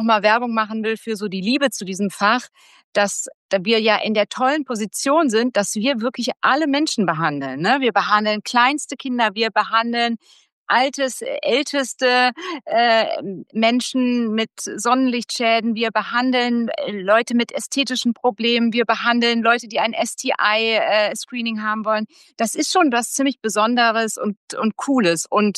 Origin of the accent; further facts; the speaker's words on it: Cologne, North Rhine-Westphalia, Germany; now in Berlin, Germany; Ich komme ja ursprünglich aus Köln.